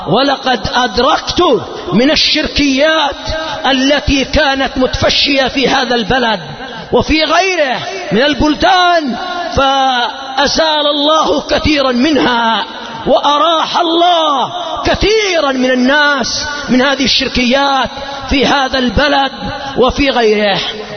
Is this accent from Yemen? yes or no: yes; Yemen; وهكذا حصل عندنا في اليمن قبل أكثر من 60 سنة أنه أشيع في اليمن أن الجن قد تفلتوا